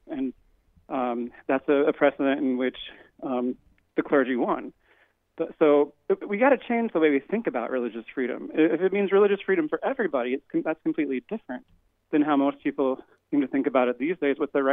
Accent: Indiana, United States; now in Portland, United States; And I grew up in Indiana. I'm a Midwesterner, and it would be nice if I could count on equal and fair treatment in my home state, but I can't, so I moved to Portland, Oregon.

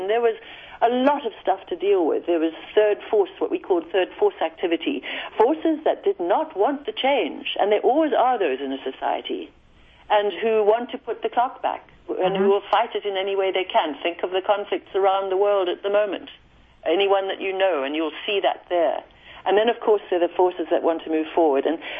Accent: South Africa; Well, growing up in South Africa in the time of apartheid was a dark time.

